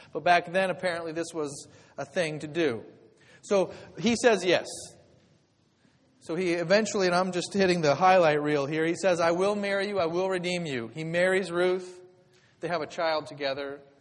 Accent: Kansas, United States; now in Pittsburgh, United States; I grew up in Kansas, and I learned to drive in Kansas.

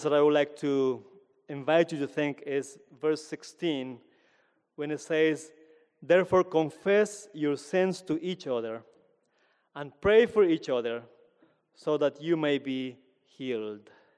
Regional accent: Peru; to integrate and to celebrate what I learned growing up in Peru

